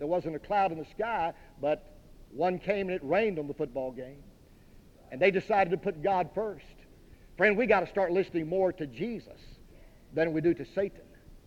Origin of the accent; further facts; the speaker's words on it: Texas, United States; Now, where I was raised in Texas, they don't say tired. They say tarred.